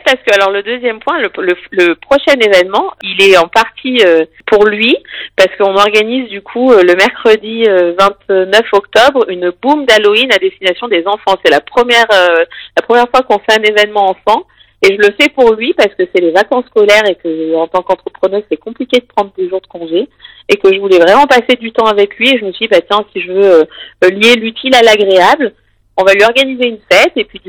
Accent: Morette, Auvergne-Rhône-Alpes, France; now in Tullins, France; j'ai grandi à Morette, et Morette, c'est la limite où on dépend du Pays Vinois, mais par contre, pour tout ce qui est infrastructure, on dépend du Pays Voronnais. Donc, j'ai été au lycée à Moirans, au collège à Tulin

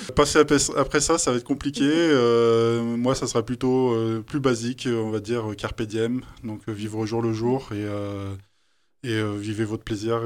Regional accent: Échirolles, Auvergne-Rhône-Alpes, France; born there; moi je suis né à Échirolles, donc forcément Grenoble, ça, c'est ma ville d'adoption depuis le départ.

